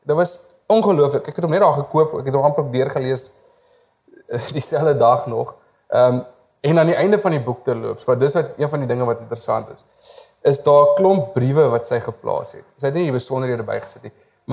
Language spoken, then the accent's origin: Afrikaans; Cradock, Eastern Cape, South Africa; born or raised there